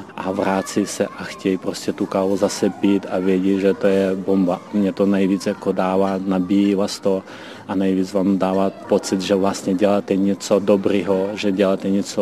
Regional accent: Lviv, Lviv Oblast, Ukraine; now in Czechia; Pocházím ze západní části ze Lvova.

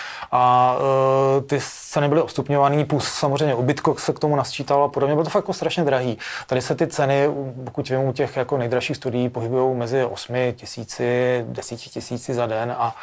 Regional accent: Prague, Czechia; my jsme říkali, jsme z Prahy.

